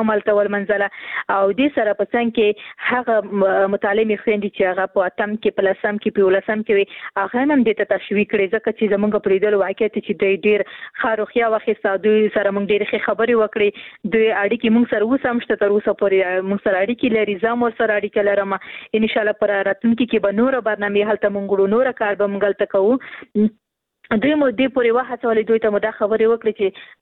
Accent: Khost, Afghanistan; زه هم د خوست یم

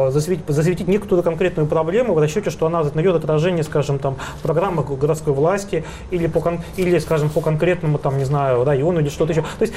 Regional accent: Moscow, Russia; Мы здесь живем, мы москвичи, мы хотели бы, чтобы наш город был комфортным

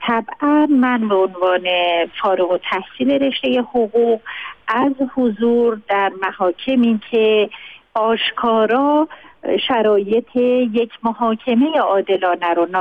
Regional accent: Iran; هر دوی ما ایرانی هستیم

